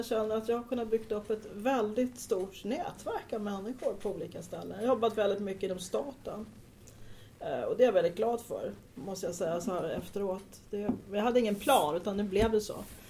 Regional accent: Stockholm, Stockholm County, Sweden; Jag är uppvuxen i södra förorterna 17, 18, 19. Alltså linjerna, tunnelbanelinjerna. Där växte jag upp, hade hela min släkt boende i stort sett. Så där är mina gamla skjuts. Bodde i Gubbängen.

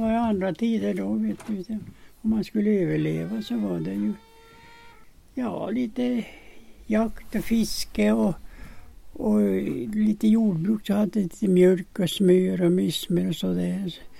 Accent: Kärvsjön, Sweden; Jag är född i Kärvsjön och jag är uppväxt där. Och jag jobbar ju där.

